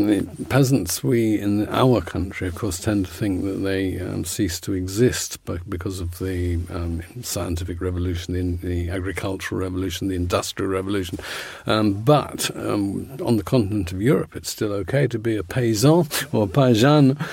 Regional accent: Putney, London, United Kingdom; I come from Putney, and the church, St. Mary's on Putney Bridge, is still there.

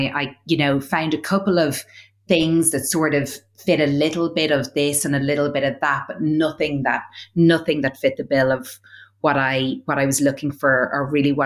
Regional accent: Ireland; We're the same age. Our sons are the same age. We're both from Ireland.

